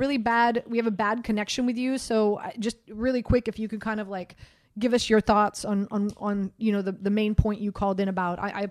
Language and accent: English; Miami, Florida, United States; Well, Andy, you're from Miami, of course we know, and I'm from Miami, and I went to many games, and I'll still call it Joe Robbie Stadium as long as I live.